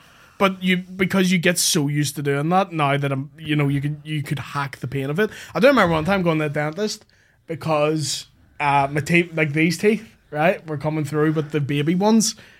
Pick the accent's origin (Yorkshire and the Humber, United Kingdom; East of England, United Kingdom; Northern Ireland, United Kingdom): Northern Ireland, United Kingdom; Belfast; He was from Liverpool, I was from Belfast.